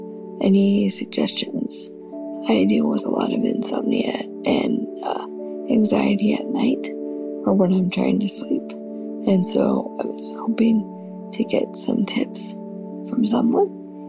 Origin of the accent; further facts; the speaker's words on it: Arkansas, United States; I'm from Northwest Arkansas.